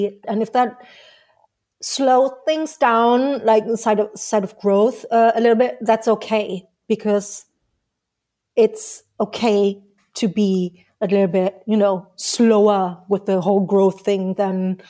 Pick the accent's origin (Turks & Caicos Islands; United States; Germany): Germany; Berlin; and I'm from Berlin. I was born in Berlin